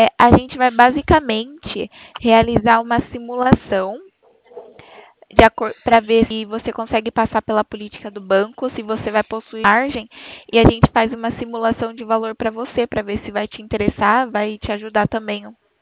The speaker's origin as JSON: {"language": "Portuguese", "town": "Itatiba", "region": "São Paulo", "country": "Brazil", "said": "Eu sou de São Paulo, eu sou do estado de São Paulo, cidade Itatiba."}